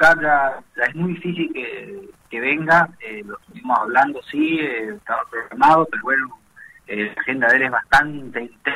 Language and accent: Spanish; Argentina